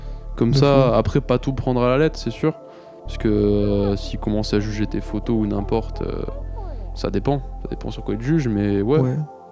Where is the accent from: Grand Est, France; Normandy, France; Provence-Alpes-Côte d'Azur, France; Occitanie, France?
Occitanie, France; Nîmes; Parce que moi, bah nous on est de Nîmes, hein, et à Nîmes, bon, c'est mort, y a pas grand monde.